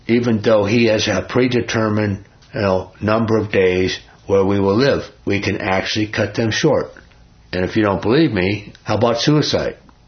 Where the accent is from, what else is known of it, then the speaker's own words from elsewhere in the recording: New York, United States; I mean, I'm from New York. I don't know anything about it.